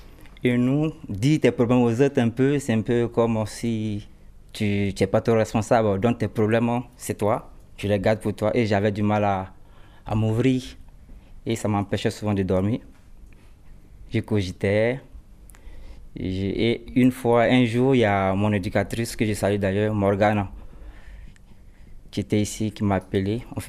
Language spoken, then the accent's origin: French; Côte d’Ivoire; Je suis ivoirien.